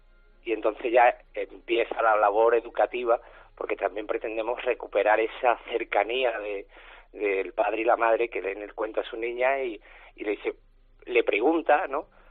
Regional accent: Andalusia, Spain; now in Huelva, Spain; ahora como somos de aquí de Andalucía, pues estamos en las principales librerías de Sevilla y en Huelva, que es mi referente donde yo vivo

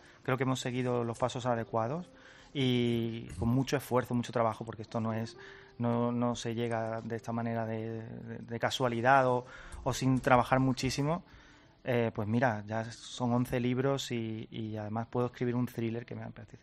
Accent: Carmona, Andalusia, Spain; en principio yo soy de Carmona

